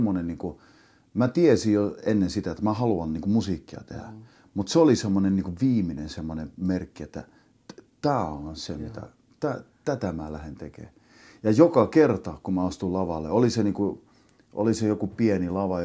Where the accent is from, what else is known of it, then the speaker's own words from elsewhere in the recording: Märsta, Stockholm County, Sweden; Sitten siellä Märstässä, missä mä olen syntynyt ja kasvanut